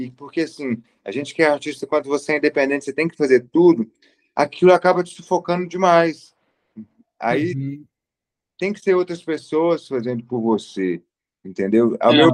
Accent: Patos de Minas, Minas Gerais, Brazil; eu sou de Patos de Minas, interior de Minas.

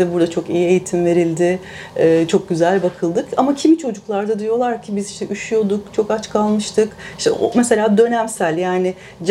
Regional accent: Büyükada, Istanbul, Turkey; Bu şimdi ben doğma büyüme Büyükadalıyım ve bana yakın bir hikaye aslında bu hikaye.

